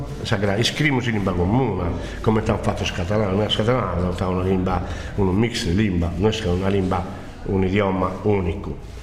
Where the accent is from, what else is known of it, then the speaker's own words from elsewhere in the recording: Sardinia, Italy; Alghero non è una città catalana, se no come stava Romano, Pisano, Genovese, siamo sardo.